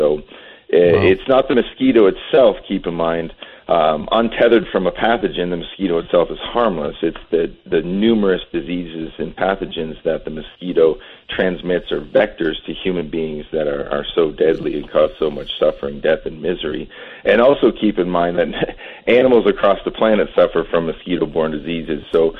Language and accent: English; Sarnia, Ontario, Canada; moved away as an adult; also born or lived in Hamilton; now in Grand Junction, United States; I am Canadian. I was born in Hamilton and grew up in Sarnia, Ontario. I moved to Colorado. My wife is born and raised here in Grand Junction, so I moved here to be with her 8 years ago.